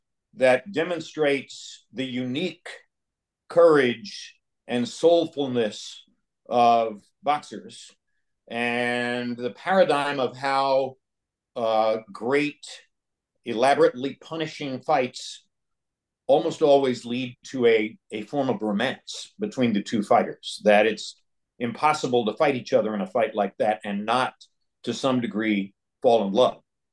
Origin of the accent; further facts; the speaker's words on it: Manchester, North West England, United Kingdom; But I had a kinship with Ricky because I'm from Manchester too.